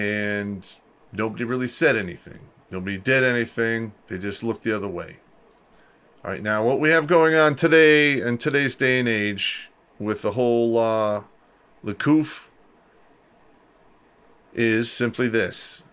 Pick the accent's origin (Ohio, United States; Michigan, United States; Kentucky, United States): Michigan, United States; Oak Park; I grew up in Oak Park, Michigan